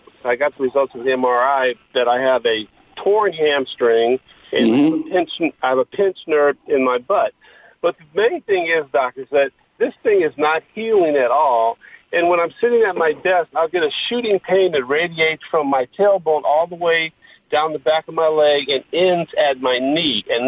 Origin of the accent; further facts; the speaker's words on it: Inglewood, California, United States; I actually grew up in Inglewood.